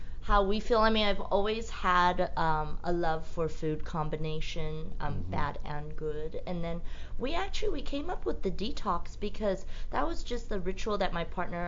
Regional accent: Taiwan; I'm from Taiwan. Like, I'm island.

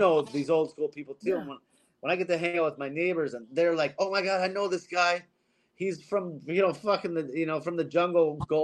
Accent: Washington, United States; also born or lived in California; I was born in California. Then, my parents moved to Washington when I was about 12. Then I have a new school. I'm the new kid in high school and all this and this random town in Washington.

